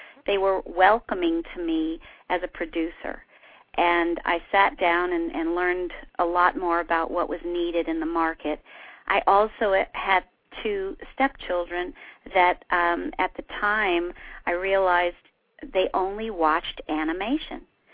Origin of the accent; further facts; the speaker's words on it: South Carolina, United States; I went back home to my home state, which I have to clarify is South Carolina, by the way. I was officially born in North Carolina.